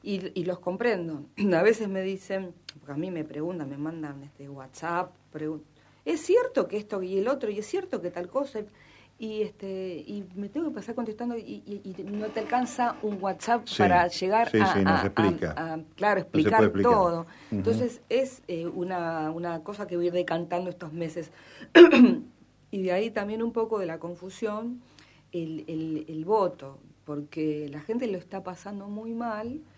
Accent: Avellaneda, Buenos Aires Province, Argentina; Yo soy de Piñeiro, que es el barrio que está pegadito al Riachuelo y es la entrada de Avellaneda

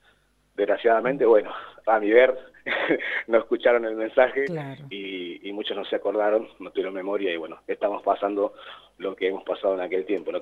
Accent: Avellaneda, Buenos Aires Province, Argentina; lo tengo en cuenta, eso que soy de Avellaneda

